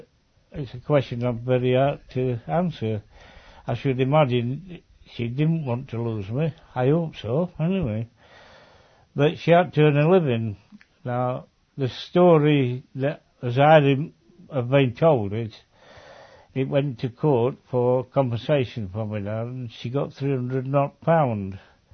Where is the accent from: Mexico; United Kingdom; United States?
United Kingdom; Sturton, Yorkshire and the Humber; also born or lived in Woodlesford; I was born in 1932 in August. I was born in Woodlesford, and after my father was killed, I was taken to live with my grandmother at number 10 Ida Terrace in Sturton